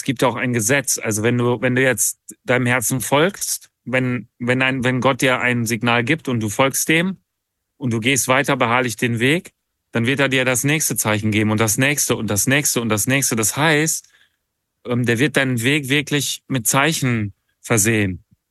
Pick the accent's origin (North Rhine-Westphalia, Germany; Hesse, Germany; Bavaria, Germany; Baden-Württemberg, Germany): North Rhine-Westphalia, Germany; Ibbenbüren; born there; die kam aus der gleichen Stadt wie ich, aus meiner Geburtsstadt, aus Ippenbüren.